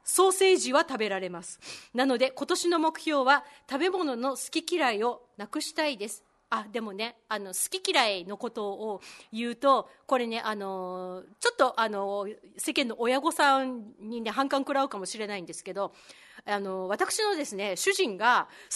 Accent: Kyushu, Japan; 私あの育ったところが九州だったんで、まあ、九州もそう

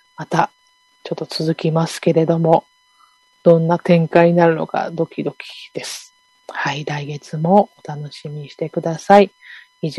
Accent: Okinawa, Japan; 地元沖縄の話題をもっともっと取り入れていけたらな

